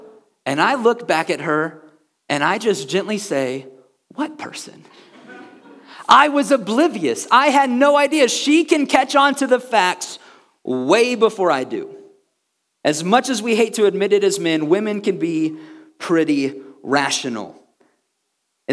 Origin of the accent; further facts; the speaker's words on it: Missouri, United States; I grew up in Missouri. Missouri is nicknamed the Show Me State because everywhere you go, people say, show me, prove it to me.